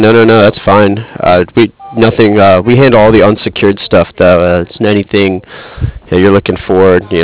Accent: Cardiff, Wales, United Kingdom; I'm from Cardiff.

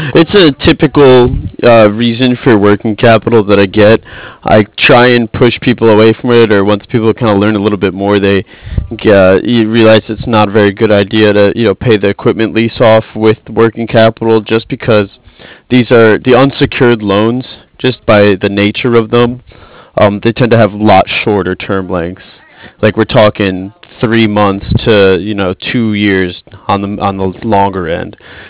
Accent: New Jersey, United States; I'm from the East Coast back in Jersey.

